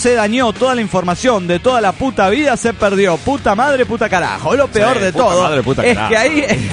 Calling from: Ibarra, Imbabura, Ecuador; de Ibarra, Ecuador.

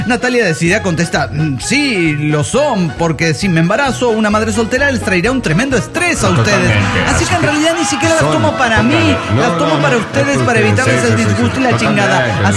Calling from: Aguascalientes, Mexico; de Aguascalientes, México.

